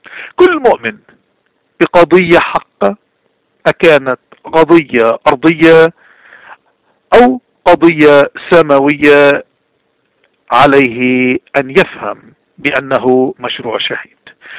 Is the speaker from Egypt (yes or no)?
no; Lebanon; نحن كشعب لبناني